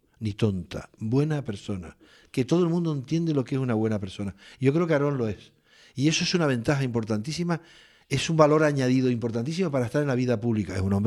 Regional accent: Canary Islands, Spain; yo soy chicharrero, soy de Tenerife, encantado, soy español, soy europeo, me gusta el Teide

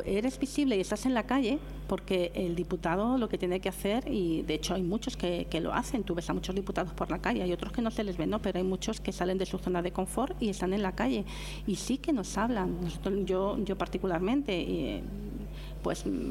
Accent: Segovia, Castile and León, Spain; now in Canary Islands, Spain; Yo la llevo porque soy española, soy castellana, soy segoviana y soy hija adoptiva de Canarias y me siento súper orgullosa.

